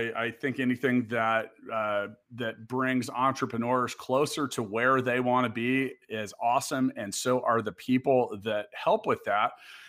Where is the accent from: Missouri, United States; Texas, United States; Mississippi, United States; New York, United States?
Missouri, United States; Kansas City; Now, for those of us in Kansas City, my hometown, we remember Tampa Bay because they just whooped us in the Super Bowl.